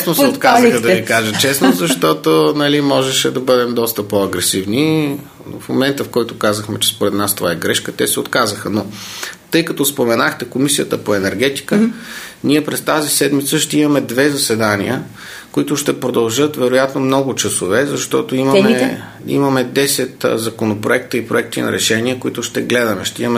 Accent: Haskovo, Haskovo Province, Bulgaria; Да сме от Хаскол, от една езикова гимназия, така е.

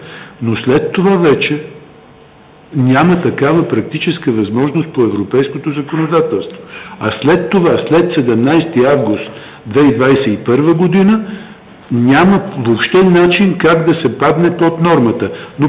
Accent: Sofia, Sofia City, Bulgaria; А София, аз съм коренях софиянец, да не мислите

